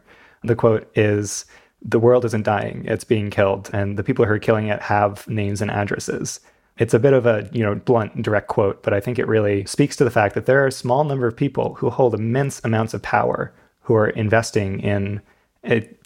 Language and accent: English; New York, United States; Yeah, I'm from right near New York City